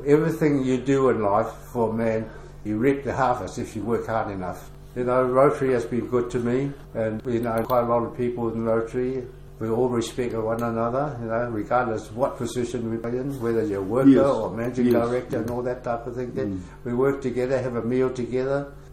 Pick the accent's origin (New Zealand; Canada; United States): New Zealand; I said, well, no, I'm a New Zealander.